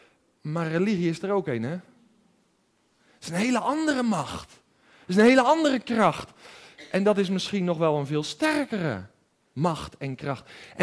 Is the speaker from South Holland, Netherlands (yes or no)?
yes; 's-Gravenzande, South Holland, Netherlands; ik ben opgegroeid in Schravenzand in het Westland, een beetje tussen Den Haag en Hoek van Holland in. En dat is geestelijk een hele schrale omgeving, een kille omgeving. Weinig christenen.